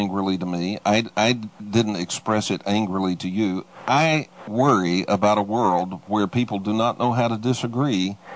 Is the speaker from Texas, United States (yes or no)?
yes; Texas, United States; accent: Texas; I murder English anyway with my Texas accent. My Texas accent is so bad, it's so thick, that even when I speak Serbian, a guy in Belgrade walks into a bar where I'm speaking Serbian and says, Texas, yes?